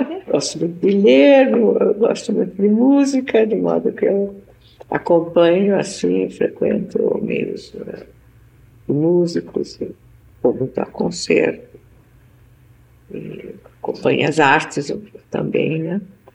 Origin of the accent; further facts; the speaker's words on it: Rio de Janeiro, Brazil; born there; also born or lived in Germany / Switzerland; Eu nasci no Rio de Janeiro, em 1907, 25 de janeiro.